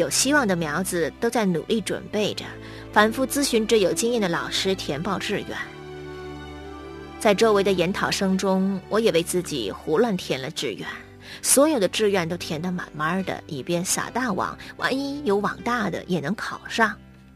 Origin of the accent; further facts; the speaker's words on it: North China, China; born there; 我出生在北方的一个小县城，走遍全城也不过是个把小时的功夫。城小人也少，只有3所高中